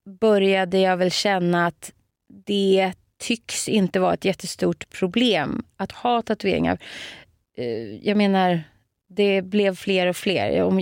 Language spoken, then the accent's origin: Swedish; Sweden; jag själv är ju svenska mitt modersmål.